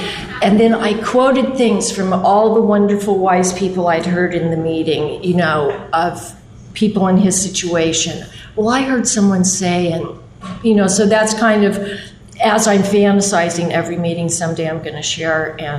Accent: La Cañada, California, United States; I grew up in La Cunada, and this is where they progressed into their disease. But I can still have fond memories, and it's very beautiful here.

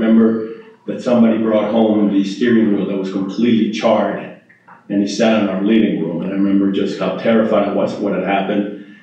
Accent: Madrid, Community of Madrid, Spain; also born or lived in Mexico City; I was born in Mexico City, but early on we moved back to Spain, where that's where my father's from, and those are my earliest memories is in Spain, in Madrid.

